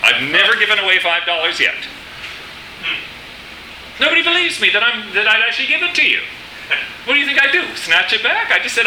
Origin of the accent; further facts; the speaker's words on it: South Africa; I grew up in South Africa, as I told you, on the coast of the Indian Ocean.